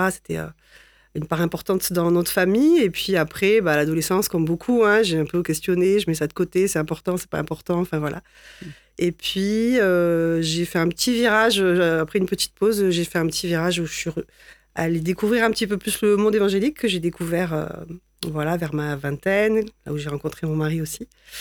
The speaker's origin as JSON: {"language": "French", "town": "Alès", "region": "Occitanie", "country": "France", "tie": "born or raised there", "said": "Donc, j'ai grandi à Alès. Mes parents sont à l'église réformée, l'église protestante unie aujourd'hui. Donc, j'ai grandi dans ce milieu-là."}